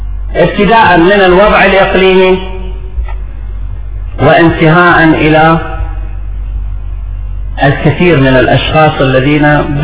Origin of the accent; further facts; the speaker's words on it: Iraq; تعالوا لنبني مشروعنا السياسي كعراقيين